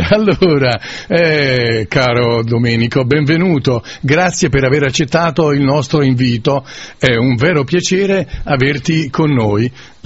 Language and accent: Italian; Naples, Campania, Italy; io sono napoletano, parlo la lingua napoletana